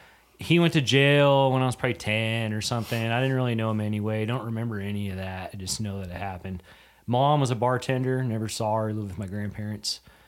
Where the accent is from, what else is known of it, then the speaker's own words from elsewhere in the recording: Washington, United States; moved away as an adult; It is, yeah. Born, raised there till I was, shoot, I was 18. I moved to North Dakota with my dad.